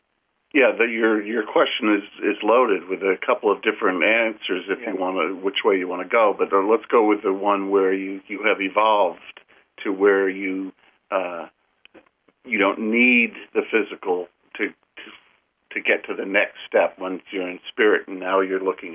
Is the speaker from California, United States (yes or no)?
no; Kentucky, United States; born there; the fact is that I was born in Kentucky